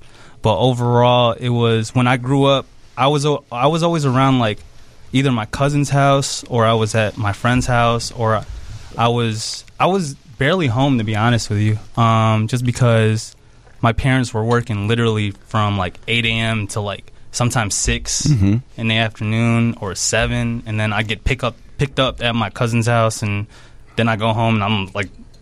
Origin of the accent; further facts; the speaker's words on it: Chicago, Illinois, United States; Yes. I'm from Chicago, northwest side of Chicago.